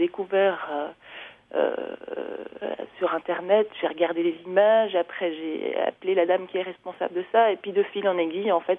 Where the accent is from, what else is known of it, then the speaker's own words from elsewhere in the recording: Lucerne, Switzerland; pour moi, aller vers la Suisse alémanique, c'est assez naturel parce que j'ai grandi à Lucerne.